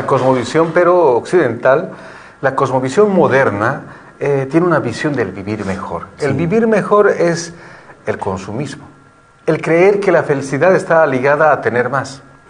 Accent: Bolivia; menos a nuestra perspectiva como bolivianos

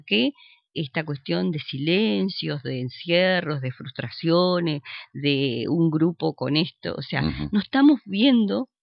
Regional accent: Concordia, Entre Ríos, Argentina; yo soy de Concordia, amo mi ciudad

